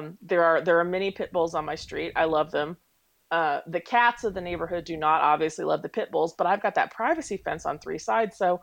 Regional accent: Tennessee, United States; So that takes away, that takes away one huge pest that I grew up with in Tennessee.

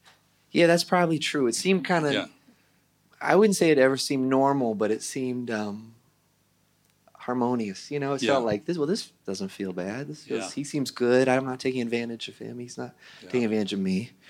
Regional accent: Santa Rosa, California, United States; He wanted a young person in the San Francisco Bay Area, which is where I grew up. I grew up in Santa Rosa, California.

